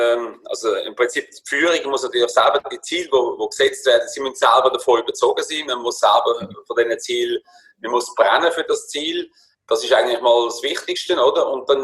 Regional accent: Switzerland; Und bei uns in der Schweiz ist es oft, wir leben, um zu arbeiten.

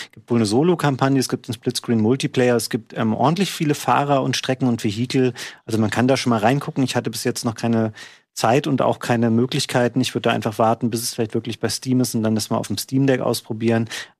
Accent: Bad Hersfeld, Hesse, Germany; Alter, ich komme aus Bad Hersfeld, das stand

